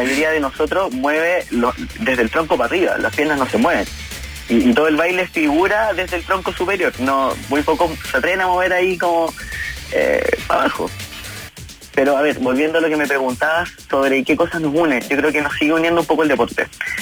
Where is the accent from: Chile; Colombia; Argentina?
Chile